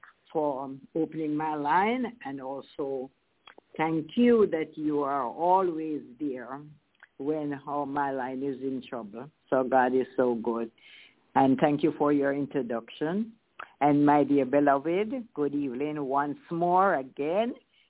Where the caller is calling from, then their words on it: Kingston, Jamaica; I'm calling from Kingston, Jamaica